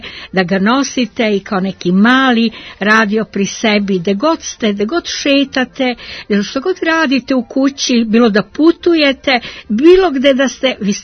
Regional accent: Belgrade, Serbia; rođena sam u Beogradu na Dorćolu, rasla sam 50. godina

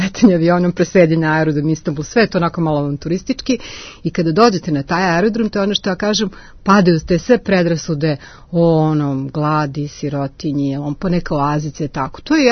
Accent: Serbia; ja sam dolazim iz Srbije, ja sam ortodoks.

